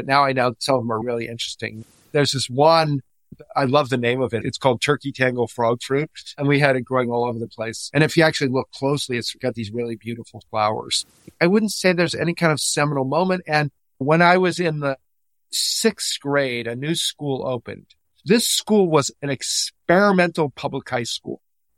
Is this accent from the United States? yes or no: yes; Florida, United States; I realize I've now acquired a lot of affinity for that from growing up in South Florida.